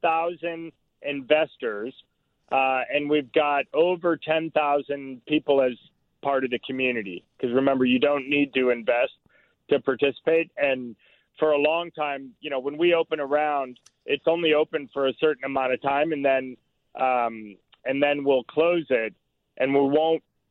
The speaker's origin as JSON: {"language": "English", "town": "Chicago", "region": "Illinois", "country": "United States", "tie": "born or raised there", "said": "My hometown."}